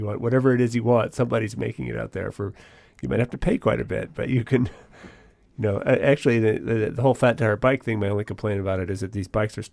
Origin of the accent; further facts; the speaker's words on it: Anchorage, Alaska, United States; I grew up in Anchorage and it didn't used to be a thing.